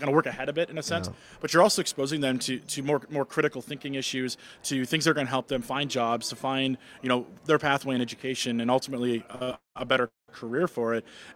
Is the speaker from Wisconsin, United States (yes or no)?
yes; Wisconsin, United States; My hometown of Kidat has really invested in their portion of their tech ed space